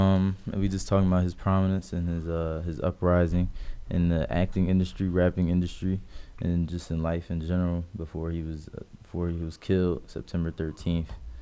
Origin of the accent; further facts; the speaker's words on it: East Coast, United States; And this is good because I'm from the East Coast, and DJ Slim's from the West Coast.